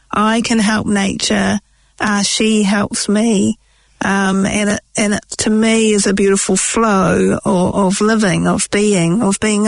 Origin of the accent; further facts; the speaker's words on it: Nelson, New Zealand; I grew up in Whakatū Nelson, so very seasonal, changing seasons.